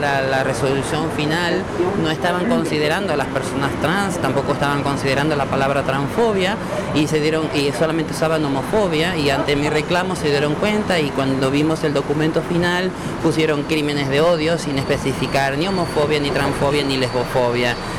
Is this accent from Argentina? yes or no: yes; Argentina; now in United States; Soy la única persona trans argentina en Estados Unidos que tengo otorgado el asilo